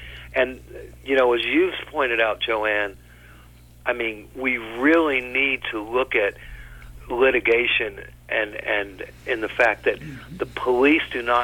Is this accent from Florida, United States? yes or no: yes; Florida, United States; And I'm talking about growing up in Florida.